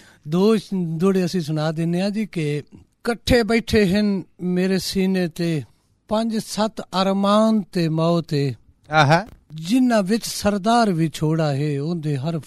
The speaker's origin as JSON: {"language": "Punjabi", "town": "Jhang", "region": "Punjab", "country": "Pakistan", "said": "ਜਿਹੜਾ ਸਾਡਾ ਗਾਓਂ ਹੈ, ਜਿਹੜਾ ਸਾਡਾ ਪਿੰਡ ਹੈ ਰਸ਼ੀਦਪੁਰ, ਉਹ ਤਕਰੀਬਨ 2.5 ਕਿਲੋਮੀਟਰ 'ਤੇ, ਅਤੇ ਮੈਂ ਆਖ ਸਕਦਾ ਕਿ ਅਸੀਂ ਜੰਗ ਦੇ ਹੀ ਹਾਂ ਜੀ।"}